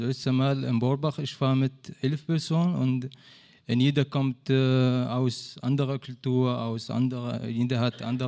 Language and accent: German; Syria; ich komme aus Syrien, ich komme aus islamischer Kultur und ich bin Araber.